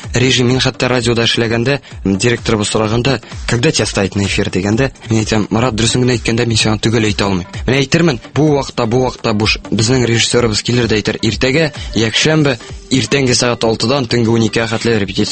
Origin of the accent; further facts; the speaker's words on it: Naberezhnye Chelny, Tatarstan, Russia; 1990 елның 18 маенда, нәкъ шушы матур айларның берсендә дөньяга килдем, Ярчалы шәһәрендә.